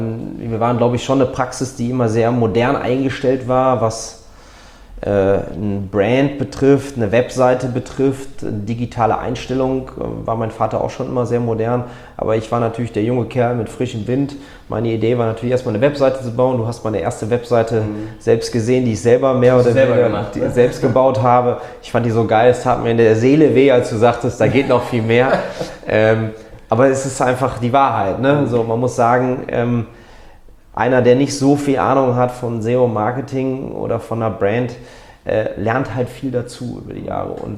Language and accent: German; Cologne, North Rhine-Westphalia, Germany; Ich bin auch eine Kölsche Jung